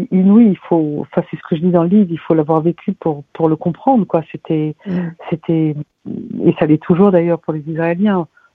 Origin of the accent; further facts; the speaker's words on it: France; Moi, je suis française, j'ai grandi dans un pays sans guerre.